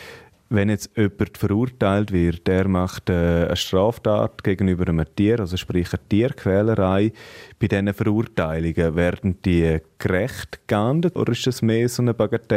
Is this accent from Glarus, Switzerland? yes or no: no; Graubünden, Switzerland; Und da sind wir Bündner ja, wie ihr sagt, auf einem guten Weg.